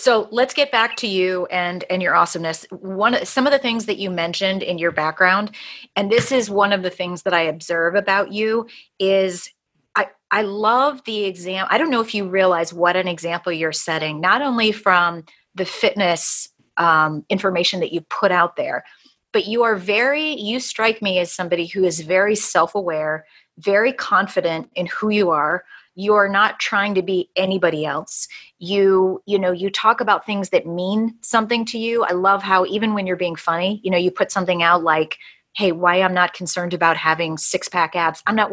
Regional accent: Chicago, Illinois, United States; now in Austin, United States; I'm originally from Chicago. I moved from Chicago to Austin, Texas, probably about 3 years ago.

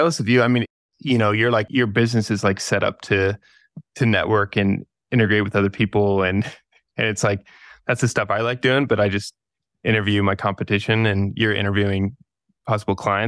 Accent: Kansas, United States; Yeah, I grew up in Kansas. It's like the sort of northern neighbor up there.

